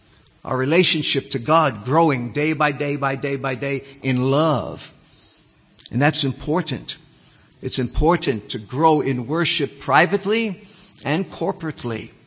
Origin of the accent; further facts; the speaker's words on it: New York City, New York, United States; I was born and raised in New York City. I went to church all the time. My mother carried me to church.